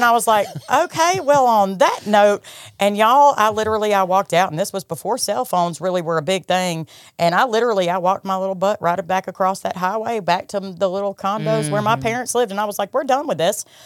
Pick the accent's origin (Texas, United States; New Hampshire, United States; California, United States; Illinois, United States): New Hampshire, United States; now in Alabama, United States; Okay, so I moved from New Hampshire to Alabama. So here I am. First off, I'm the Yankee. I sound different than everybody.